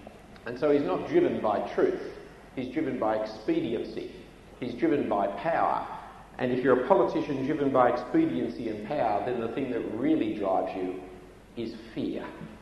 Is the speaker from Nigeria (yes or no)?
no; Australia; As an Australian, you're a nobody until you go overseas